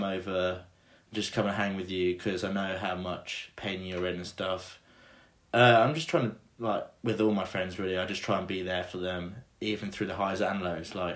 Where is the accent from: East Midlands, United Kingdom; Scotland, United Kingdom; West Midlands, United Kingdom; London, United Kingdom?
West Midlands, United Kingdom; Worcester; Yeah, so I'm 19 from England, Worcester.